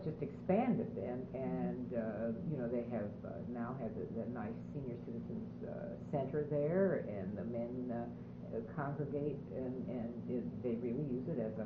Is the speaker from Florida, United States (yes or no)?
no; Shaker Heights, Ohio, United States; now in Pittsburgh, United States; I came from Shaker Heights, which was a relatively new suburb.